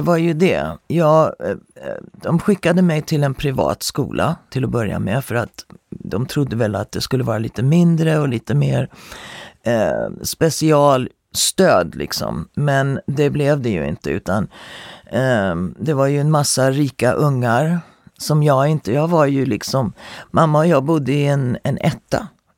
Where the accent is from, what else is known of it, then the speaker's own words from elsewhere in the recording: Sweden; Som svensk så upplevde man det som liksom att de tränger sig inom ens egen space om man inte är van.